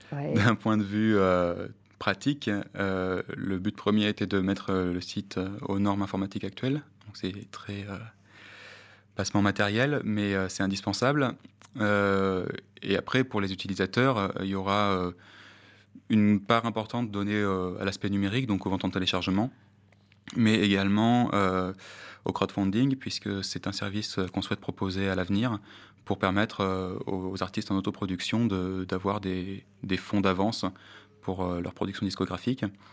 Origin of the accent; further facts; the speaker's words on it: Auvergne-Rhône-Alpes, France; Roche volcanique qu'on trouve par chez nous, en Auvergne